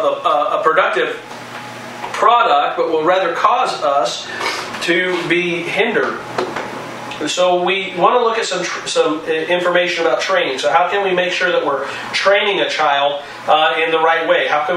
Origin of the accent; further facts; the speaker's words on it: Kansas, United States; especially I guess growing up in Kansas where the wind blows nonstop 24/7.